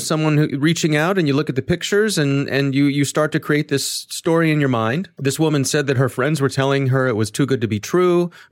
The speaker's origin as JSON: {"language": "English", "town": "Ellicott City", "region": "Maryland", "country": "United States", "tie": "born or raised there", "said": "Yeah, this is my hometown."}